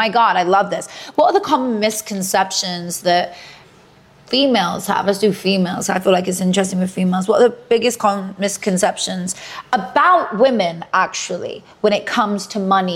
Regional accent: United Kingdom; I'm British, we say village for like some of us.

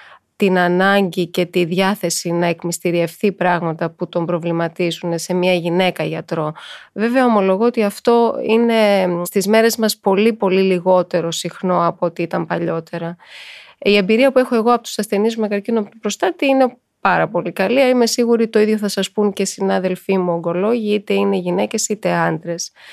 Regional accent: Crete, Greece; Εγώ είμαι και από την Κρήτη, όπως ξέρετε, μια μητριαρχική κοινωνία.

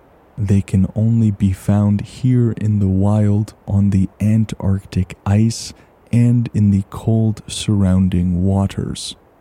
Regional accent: Canada; For me, as a Canadian, it feels like home.

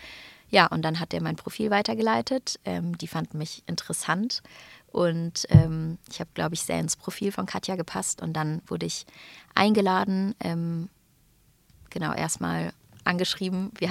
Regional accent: Stuttgart, Baden-Württemberg, Germany; Sven aus meiner Heimat Stuttgart kam

